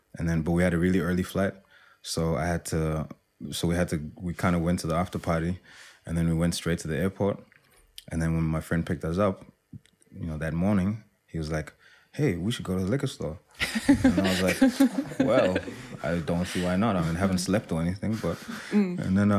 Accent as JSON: {"language": "English", "country": "South Africa", "tie": "born or raised there", "also_born_or_lived": "Democratic Republic of the Congo / Zambia", "moved": "yes", "lives_now": "New Zealand", "said": "And then we moved to South Africa. And then I lived there from when I was like 4 till 13. And then we moved to New Zealand."}